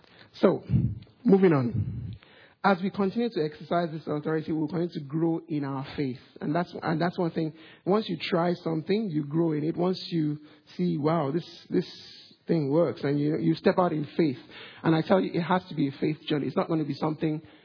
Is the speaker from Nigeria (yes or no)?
yes; Nigeria; now in Australia; I grew up in Nigeria, for those of you who don't know